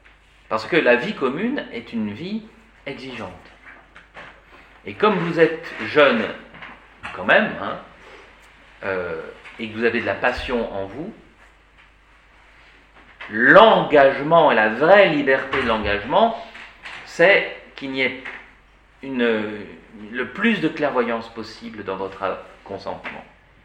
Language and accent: French; France; En tant que Français de culture européenne, ici, là et maintenant, pas de mariage arrangé.